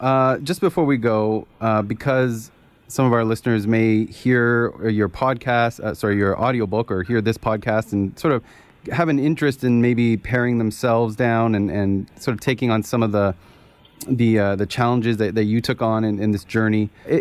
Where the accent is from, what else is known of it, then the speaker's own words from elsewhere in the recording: Canada; I'd be remiss as a Canadian